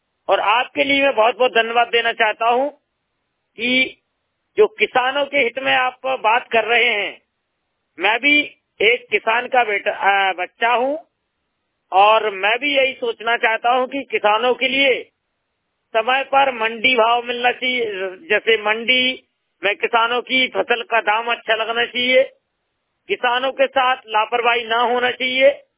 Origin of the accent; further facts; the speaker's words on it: Khaniyadhana, Madhya Pradesh, India; क्योंकि मैं खनियाधाना तहसील से बिलोंग करता हूं, ग्राम पंचायत रेडी हिम्मतपुर से